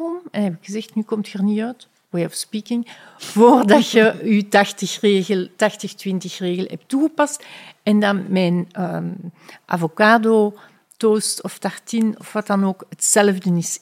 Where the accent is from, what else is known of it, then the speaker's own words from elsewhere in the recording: Leuven, Flemish Brabant, Belgium; now in Brussels, Belgium; Ik ben van Leuven afkomstig, een heel mooie universiteitsstad in België, universiteit van 1425, een van de oudste universiteiten, wat heel mooi is. Ik ben daar opgegroeid, maar woon al meer dan 30 jaar